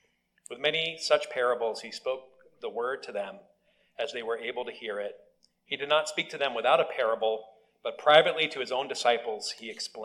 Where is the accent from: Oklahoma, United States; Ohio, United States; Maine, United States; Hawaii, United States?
Maine, United States; And the waitress, she asked us where we're from. And we said, "We're from Maine," and we got all very proud.